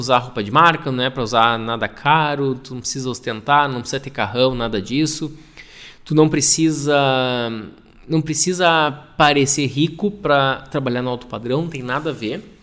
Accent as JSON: {"language": "Portuguese", "town": "Passo Fundo", "region": "Rio Grande do Sul", "country": "Brazil", "tie": "born there", "said": "eu nasci em Passo Fundo. Passo Fundo é nada mais, nada menos do que a capital do Planalto Médio. Leonardo, o que é Planalto Médio? Planalto Médio é um lugarzinho escondido do Rio Grande do Sul. Então, eu que nasci na capital do nada, numa cidadezinha pequenininha"}